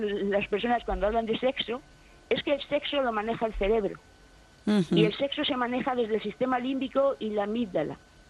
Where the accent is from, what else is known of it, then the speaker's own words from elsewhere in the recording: Cruces, Basque Country, Spain; born there; mi caso es que nací en Cruces en 1960